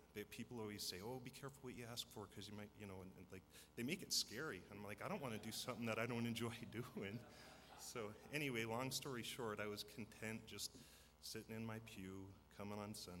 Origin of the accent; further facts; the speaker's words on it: Havre, Montana, United States; also born or lived in Minnesota; I'm from Havre, born and raised. Moved to Minnesota for about 10 or 12 years, and moved back here about 6 years ago.